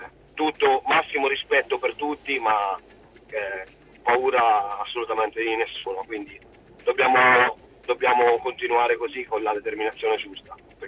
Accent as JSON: {"language": "Italian", "town": "Porto Recanati", "region": "Marche", "country": "Italy", "tie": "born or raised there", "said": "perché sta a Porto Recanati, che è il mio paese."}